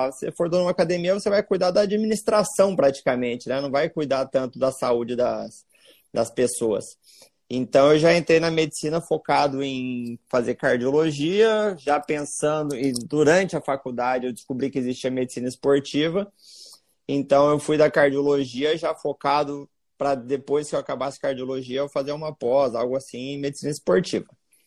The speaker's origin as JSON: {"language": "Portuguese", "region": "Mato Grosso", "country": "Brazil", "tie": "born or raised there", "said": "Sou natural, na verdade, fui criado no Mato Grosso, mas fiz a faculdade aqui em Santa Catarina e fiz minha formação de cardiologista em Porto Alegre."}